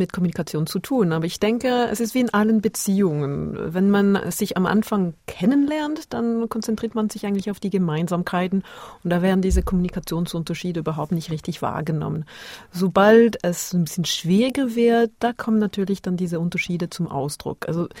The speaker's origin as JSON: {"language": "German", "town": "Basel", "region": "Basel-Stadt", "country": "Switzerland", "tie": "born or raised there", "said": "Ich bin in Basel groß geworden, hatte Zugang zu deutschem Fernsehen, kannte den Gottschalk"}